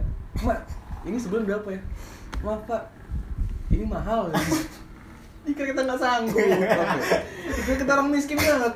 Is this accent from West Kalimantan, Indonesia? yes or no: no; Lampung, Indonesia; moved away as an adult; Gue sampai maba kan gue kan dari Lampung tuh. Ya. Gue ke Jogja itu belum ada kawan sih.